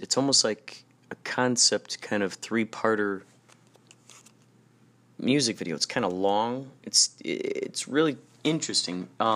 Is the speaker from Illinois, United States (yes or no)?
yes; Carol Stream, Illinois, United States; I grew up in Carroll Stream, Illinois.